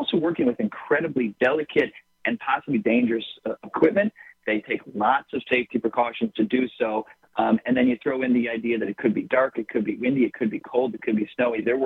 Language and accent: English; Midwest, United States; And listen, I'm a Midwest guy. I've been born and raised in the Midwest my whole life